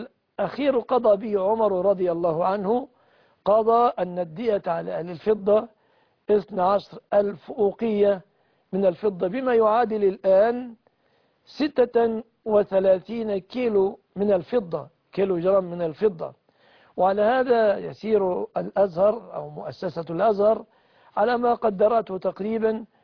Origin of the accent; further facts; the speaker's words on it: Egypt; بلادنا مصر